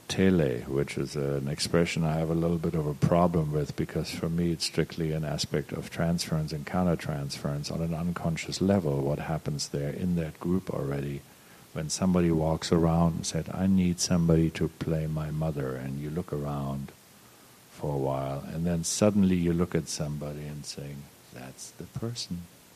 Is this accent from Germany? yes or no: yes; Germany; She didn't know I was German. I was born in Germany.